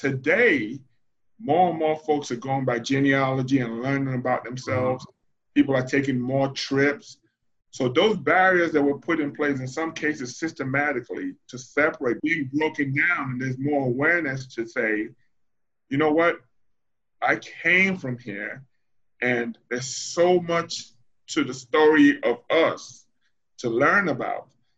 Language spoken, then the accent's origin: English; Nigeria; moved away; when I was growing up in Nigeria, I never learned about